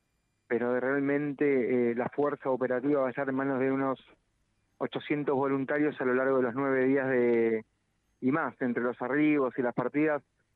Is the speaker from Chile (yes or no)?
no; Argentina; que nos represente como argentinos